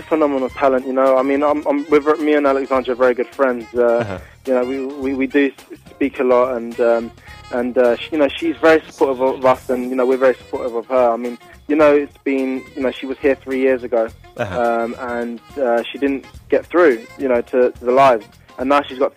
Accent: London, United Kingdom; I grew up in West London, now I live in South West.

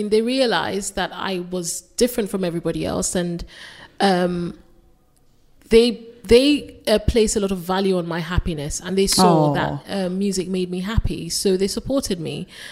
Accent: Lagos, Nigeria; also born or lived in Port Harcourt, Nigeria; I lived in Lagos. I grew up, I was born in Port Harcourt. My early years was in Port Harcourt

